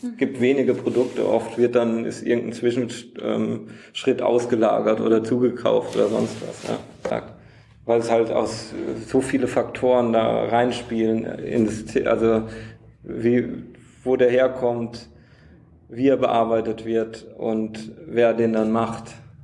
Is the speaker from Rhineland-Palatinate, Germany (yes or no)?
yes; Wachenheim, Rhineland-Palatinate, Germany; ich komme aus Wachenheim, da sieht man halt auch öfter mal einen Traktor. Und drumherum, ich wohne 50 Meter weg vom Feld.